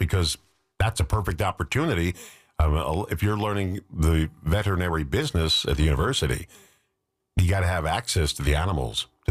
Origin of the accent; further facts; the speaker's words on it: New York, United States; You know, where I grew up on Long Island, we had a zoo.